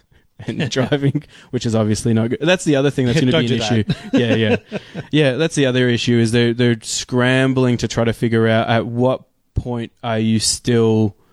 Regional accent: Canada; for people that don't know, I'm Canadian.

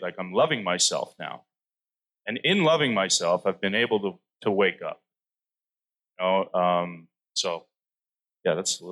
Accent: Canada; growing up in Canada, you know, it's the national sport there.

